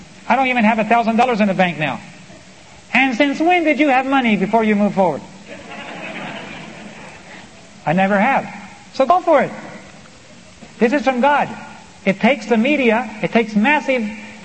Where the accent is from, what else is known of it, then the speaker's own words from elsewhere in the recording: Bolivia; Now my wife and I grew up in Bolivia. Our parents were missionaries there. And of course, Bolivia holds a special place in our heart.